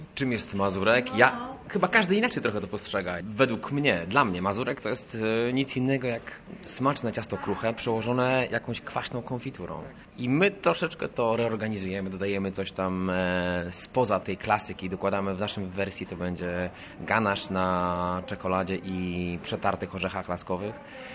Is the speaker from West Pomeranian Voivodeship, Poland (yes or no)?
yes; Stargard, West Pomeranian Voivodeship, Poland; święta co roku spędzam pod Szczecinem, bo stamtąd pochodzę, ze Stargardu.